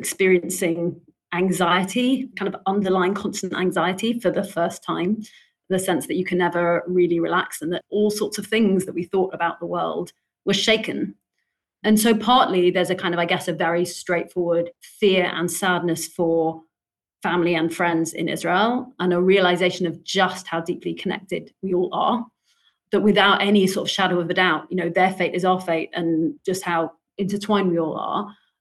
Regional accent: London, United Kingdom; I grew up in London. I've lived here most of my life. I think it's an amazing place to be Jewish.

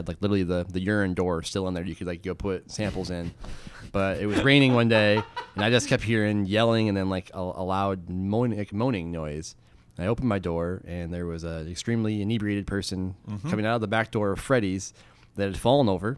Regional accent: Dansville, Michigan, United States; You know, I grew up in that area, about 15 minutes out of Lansing, Michigan, in a small town called Dansville.

